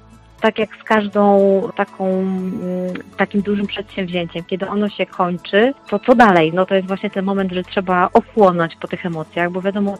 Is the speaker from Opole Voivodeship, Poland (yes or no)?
yes; Opole, Opole Voivodeship, Poland; now in Wrocław, Poland; ja już we Wrocławiu mieszkam od wielu, wielu lat. Ja jestem Opolanką, czuję się Opolanką i zawsze będę się czuła Opolanką. Natomiast faktycznie od już kilkunastu lat mieszkam we Wrocławiu